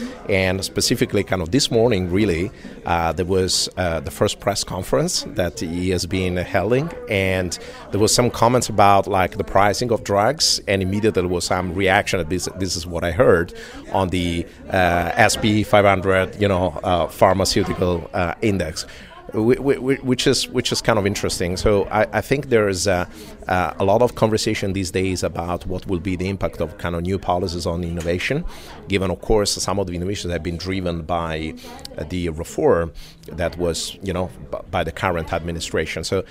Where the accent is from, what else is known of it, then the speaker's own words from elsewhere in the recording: Italy; English is a second language; Yeah. You know, I'm from Europe, specifically Italy, although I travel quite a bit.